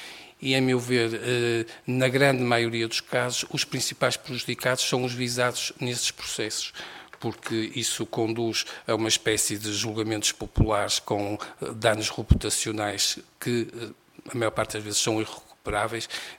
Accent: Norte, Portugal; accent: Northern Portuguese; eu sou português, falo português, embora com sotaque do Norte, como já devem ter reparado, e com muito orgulho.

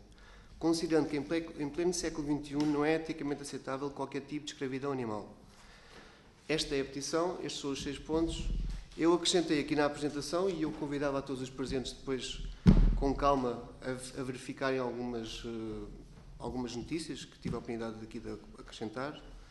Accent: Portugal; favorecer a nossa imagem enquanto portugueses

